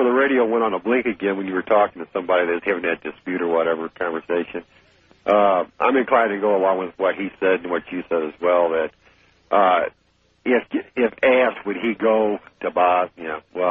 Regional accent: Alton, Illinois, United States; I'm from Alton, Illinois, which is right next to St. Louis.

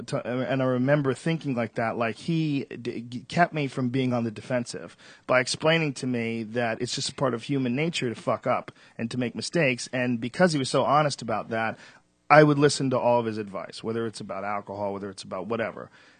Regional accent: Boston, Massachusetts, United States; I'm not scared of the cold. I grew up in Boston. This cold is for pussies. This is nothing.

